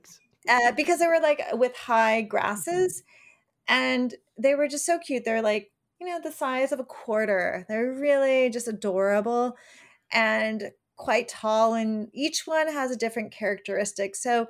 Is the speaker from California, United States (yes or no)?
yes; California, United States; like I grew up in California where you don't see a huge change of seasons